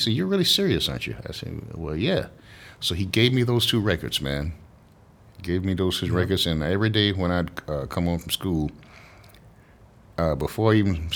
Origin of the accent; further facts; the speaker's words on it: the South, United States; I grew up in the South, man.